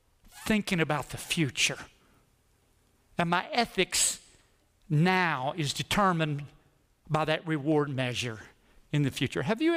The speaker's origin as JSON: {"language": "English", "region": "Arkansas", "country": "United States", "said": "If I only knew then, I'm from Arkansas."}